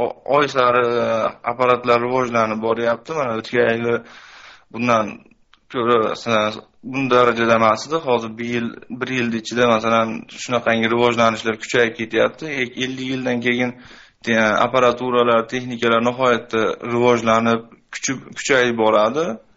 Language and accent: Uzbek; Osh Region, Kyrgyzstan; Men Qirg'izistondan, O'sh oblastining Oqot rayonidan